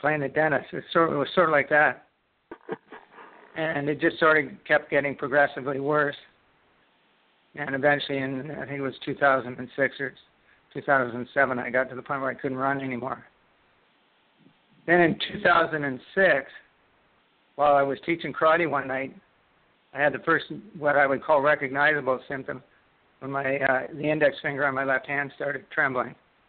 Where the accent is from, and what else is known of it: Canada